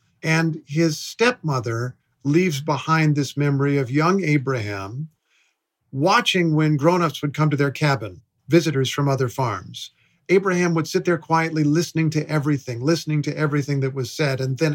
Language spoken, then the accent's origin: English; Indiana, United States; to what was then a frontier area in my home state in southern Indiana.